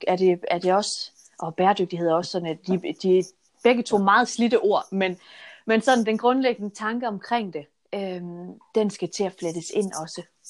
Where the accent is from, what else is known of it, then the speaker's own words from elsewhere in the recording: Region of Southern Denmark, Denmark; nu kommer jeg fra Sønderjylland af